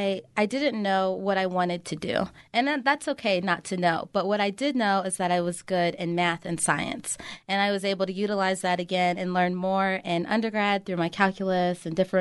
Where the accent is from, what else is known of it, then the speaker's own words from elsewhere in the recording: East Coast, United States; now in New Mexico, United States; I grew up on the East Coast, and I thought that was where I was going to stay my entire life. Obviously, I didn't, because I'm here in New Mexico.